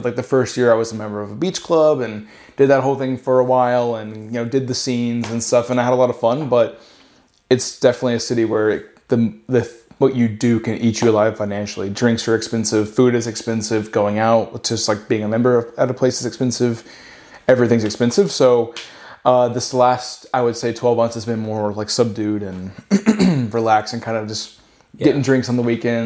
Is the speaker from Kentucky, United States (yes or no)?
yes; Shepherdsville, Kentucky, United States; also born or lived in Louisville; Born and raised in Louisville. So yeah. Actually Shepherdsville, if you know Shepherdsville, then you know. But it's a suburb of Louisville, grew up there.